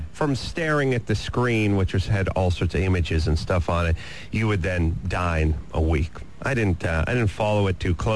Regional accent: North Hollywood, California, United States; I'm from North Hollywood, and we don't have ghosts in North Hollywood.

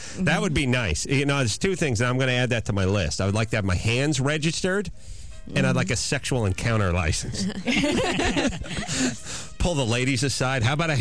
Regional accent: North Hollywood, California, United States; Oh, my hometown. Yeah.

